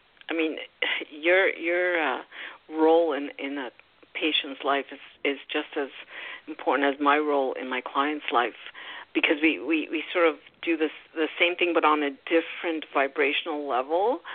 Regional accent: Canada; You know, I'm from Canada.

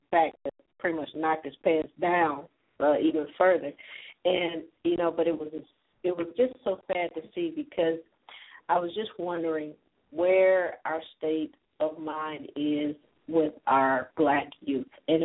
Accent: Wisconsin, United States; Did you see the situation that happened in Wisconsin, my home state, in Madison, Wisconsin

